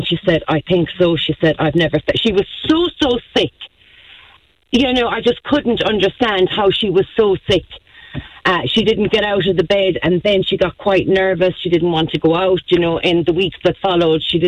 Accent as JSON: {"language": "English", "town": "Tralee", "region": "Munster", "country": "Ireland", "said": "I'm from Tralee."}